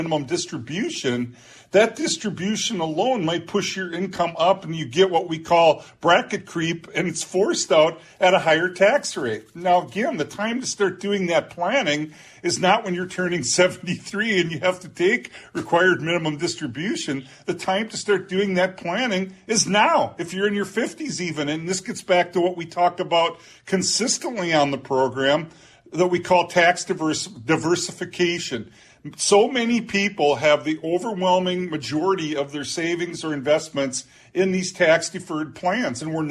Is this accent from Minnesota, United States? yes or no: yes; Olivia, Minnesota, United States; where I grew up in out in Olivia, Minnesota, if you have a lot of farmland, it could apply to you.